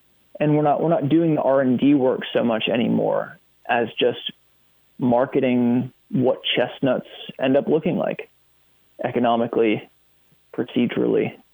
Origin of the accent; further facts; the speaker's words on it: Massachusetts, United States; I grew up in Massachusetts. I now live and farm in New York State.